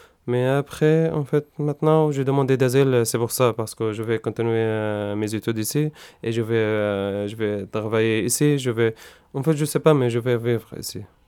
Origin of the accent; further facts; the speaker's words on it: Syria; French is a second language; moved away as an adult; now in France; je suis syrien, j'étais étudiant